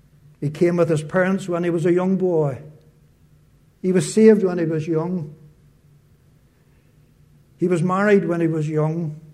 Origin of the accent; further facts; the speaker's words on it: Ireland; moved away; You know, when I came from Ireland here for the first time, I didn't know if they believed in this truth of the rapture